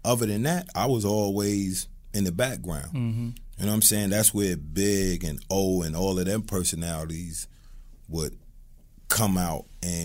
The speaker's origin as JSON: {"language": "English", "region": "New York", "country": "United States", "also_born_or_lived": "US South", "said": "you know, country, but I'm from New York."}